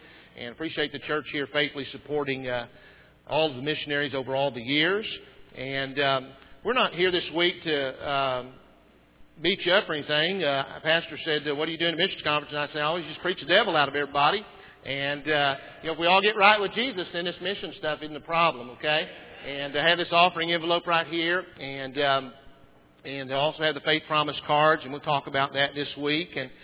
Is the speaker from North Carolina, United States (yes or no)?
no; San Antonio, Texas, United States; born there; I am a Texan. They say you can always tell a Texan. You just can't tell him much. And I was born in San Antonio